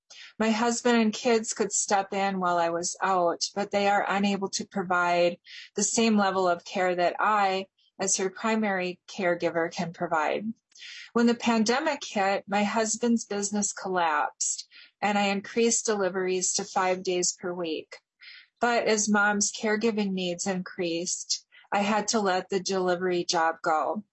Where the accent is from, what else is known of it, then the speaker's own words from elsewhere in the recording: Minneapolis, Minnesota, United States; I'm from Minneapolis